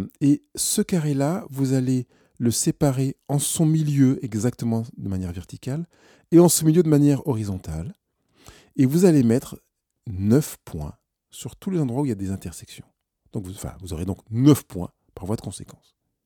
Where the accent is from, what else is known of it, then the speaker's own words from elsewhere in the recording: Grand Est, France; je viens d'Alsace, je suis un Alsacien. Et en même temps, je me rends compte que je ne suis pas qu'un Alsacien.